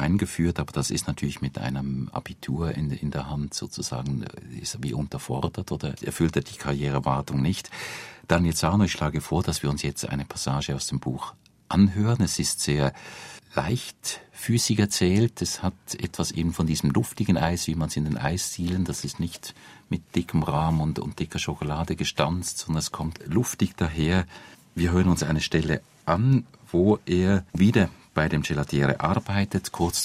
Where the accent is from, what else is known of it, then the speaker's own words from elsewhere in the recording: Basel, Basel-Stadt, Switzerland; wir sind beide Basler, wollen das ja nicht verleugnen